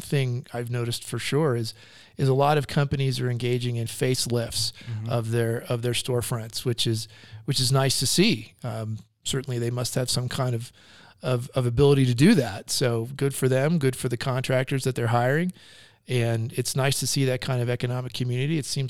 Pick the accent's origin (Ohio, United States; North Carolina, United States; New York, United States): New York, United States; growing up in New York area and living in two of the most horrific places you can imagine for traffic, Southern California and Virginia, DC area.